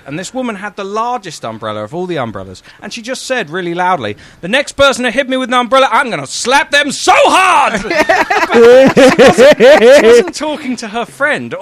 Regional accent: London, United Kingdom; If they find out I'm from London, they're like, hello, governor, how are you doing?

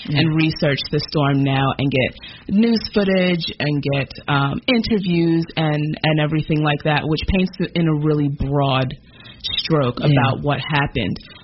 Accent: East Coast, United States; I am from the East Coast.

